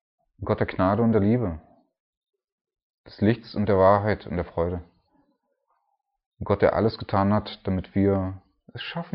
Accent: Germany; Ich meine, ich bin Deutscher, ne?

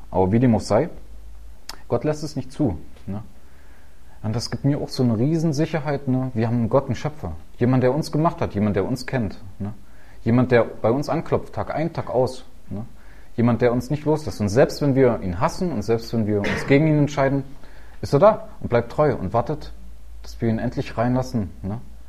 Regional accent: East Germany, Germany; ich bin im Osten groß geworden.

